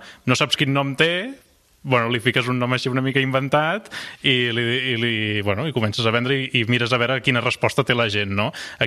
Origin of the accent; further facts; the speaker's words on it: Barcelona, Catalonia, Spain; now in Lleida, Spain; I jo sóc de Barcelona, també, i quan vaig venir a Lleida